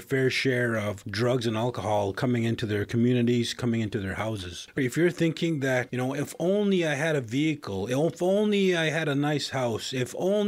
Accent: Saskatchewan, Canada; I hail from South End, Saskatchewan. What we call Wapatigochoano, the narrows with the current in the language

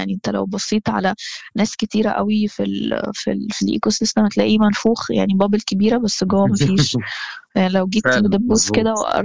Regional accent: Egypt; بشكل كبير عندنا في مصر يمكن الباك جراوند اللي انت جاي منها بتفرق

